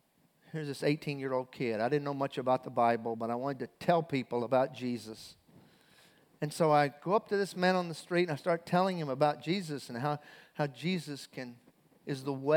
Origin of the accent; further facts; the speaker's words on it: South Carolina, United States; I'm from South Carolina. I married a girl from Philadelphia.